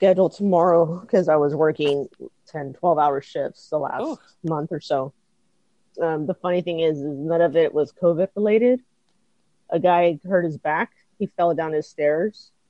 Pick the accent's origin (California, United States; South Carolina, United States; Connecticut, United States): California, United States; Oh, yeah. Yeah. I'm from Ventura County, California.